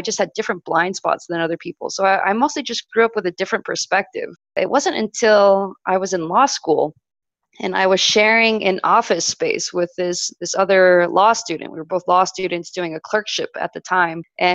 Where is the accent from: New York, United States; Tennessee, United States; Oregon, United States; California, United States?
California, United States; So I guess starting at the very beginning, I'm a Westerner. I grew up in California. I'm Mormon.